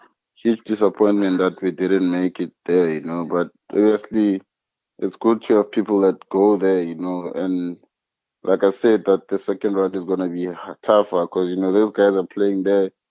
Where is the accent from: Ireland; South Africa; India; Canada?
South Africa; Alexandra, Gauteng; also born or lived in Tembisa; Okay, I was born in Tembisa, but I grew up in Alexandra. Okay, I'm the last born.